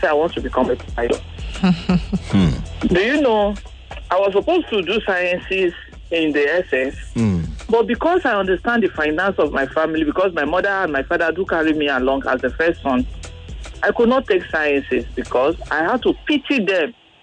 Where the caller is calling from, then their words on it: Ijanikin, Lagos, Nigeria; I'm calling from Ijanike.